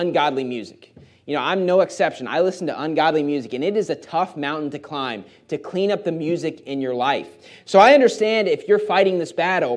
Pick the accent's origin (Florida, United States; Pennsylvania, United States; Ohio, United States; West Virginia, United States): West Virginia, United States; I'm from West Virginia. Trust me, country music's pretty popular.